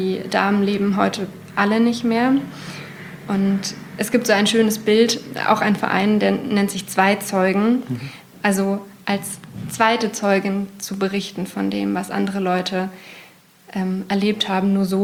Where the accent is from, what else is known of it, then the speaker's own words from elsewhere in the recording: Berlin, Germany; ich komme aus Berlin